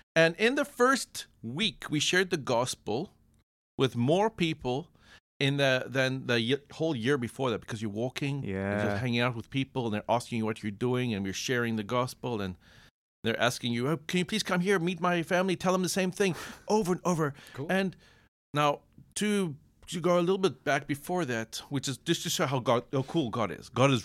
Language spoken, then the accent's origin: English; Johannesburg, Gauteng, South Africa; South Africa. So I'm from South Africa, born in Johannesburg.